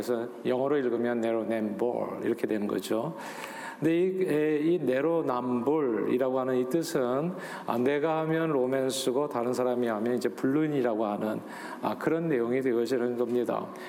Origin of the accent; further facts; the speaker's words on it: South Korea; now in United States; 우리 한국인들도 인종차별로부터 자유로울 수 없다고 하는 이 불편한 진실을 만나게 됩니다.